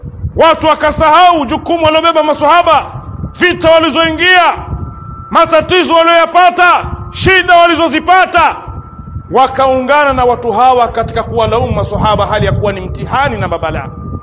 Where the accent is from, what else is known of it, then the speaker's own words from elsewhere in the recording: Mwandiga, Kigoma, Tanzania; Mimi nimekulia Mwandiga, napajua vizuri, napajua vizuri Mtabeka